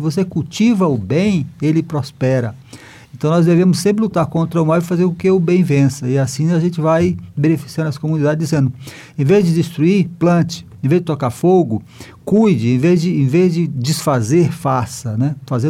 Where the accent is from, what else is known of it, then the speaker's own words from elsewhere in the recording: Tarauacá, Acre, Brazil; now in Maranhão, Brazil; eu sou natural do Acre, lá de Tarauacá. Nasci na beira do rio Jaú e na fronteira com o Peru. Vim para o Maranhão e aqui me instalei e fiquei por 30 anos distante da minha mata